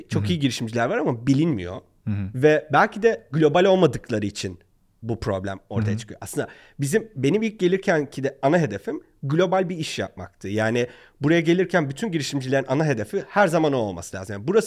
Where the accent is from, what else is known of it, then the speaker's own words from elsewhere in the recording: Urfa, Şanlıurfa, Turkey; Yani ben Urfalıyım yani.